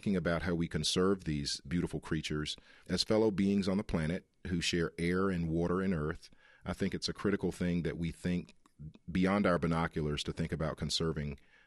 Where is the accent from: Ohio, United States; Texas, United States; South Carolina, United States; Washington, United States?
South Carolina, United States; Edgefield; I grew up in Edgefield, South Carolina, kind of in the boondocks.